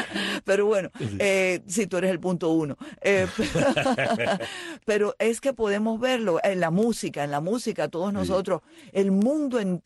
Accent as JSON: {"language": "Spanish", "country": "Cuba", "said": "nosotros somos el pueblo de Cuba"}